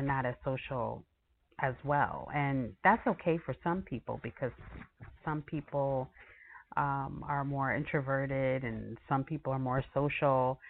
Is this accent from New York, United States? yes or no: yes; New York, United States; So I know for myself, growing up in New York, I remember going to public school